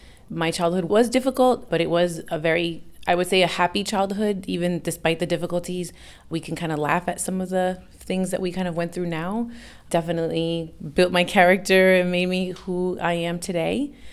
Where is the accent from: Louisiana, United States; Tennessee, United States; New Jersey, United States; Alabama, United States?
New Jersey, United States; now in Florida, United States; I was born and raised in New Jersey. My parents are from Colombia, South America. My mom moved here in the 60s. And I was born in the 70s, and I've been in Southwest Florida since 2000. I definitely grew up in a poor neighborhood.